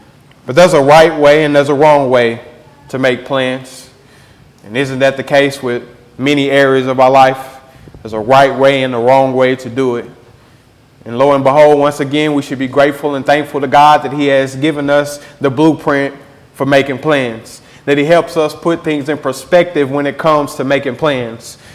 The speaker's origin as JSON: {"language": "English", "town": "Rockwall", "region": "Texas", "country": "United States", "tie": "born or raised there", "said": "I grew up in Rockwall. And if you know much about Rockwall, there's definitely a lot of rich people in Rockwall."}